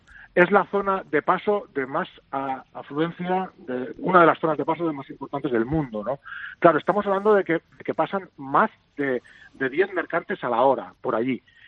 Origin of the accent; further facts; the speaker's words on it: Spain; porque nuestro barco es bandera española y somos españoles